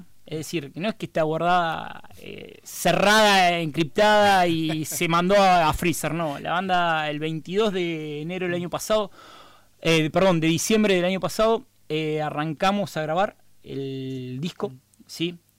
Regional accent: Santa Fe, Argentina; Nosotros somos bien santafesinos. Estamos criados acá, somos todos muchachos ya grandes de acá, de Santa Fe.

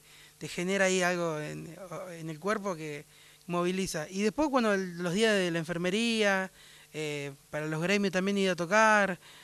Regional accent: Buenos Aires, Argentina; also born or lived in Las Talitas, Tucumán; Sí, en Las Talitas. Y mis viejos cuando llegan a Buenos Aires yo tenía 2 años.

